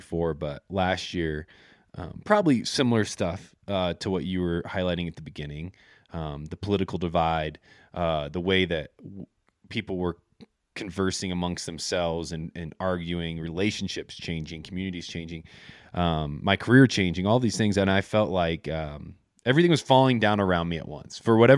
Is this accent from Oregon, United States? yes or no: no; Indiana, United States; I grew up in the Midwest as well, in Indiana, a part of an incredible community with some amazing friends that are still friends to this day.